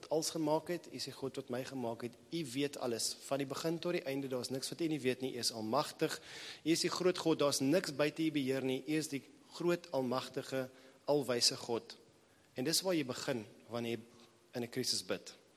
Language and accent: Afrikaans; Johannesburg, Gauteng, South Africa; ek kom uit Johannesburg